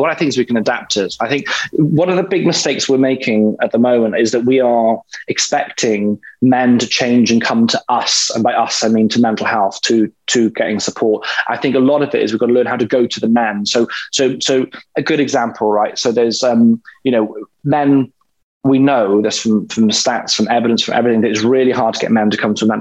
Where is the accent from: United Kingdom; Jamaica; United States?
United Kingdom; Wales; growing up in Wales, I mean, the rugby ball is put in our hands.